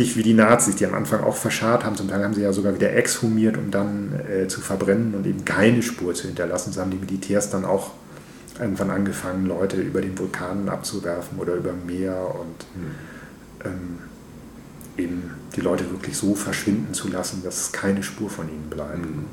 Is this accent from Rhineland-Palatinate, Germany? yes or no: no; Hamburg, Germany; als Hamburger kennt man ja auch sowas wie Ohlsdorf oder Hügendorf